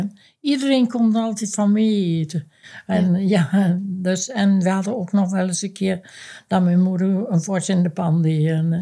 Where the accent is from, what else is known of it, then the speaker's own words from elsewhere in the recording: Duiven, Gelderland, Netherlands; also born or lived in Arnhem; Ik ben in Arnhem geboren en ben ik 3 jaar gebleven. En toen ben mijn vader en moeder weer terug. Hun kwamen allebei uit Duiven. En toen met hun weer terug naar ons huis.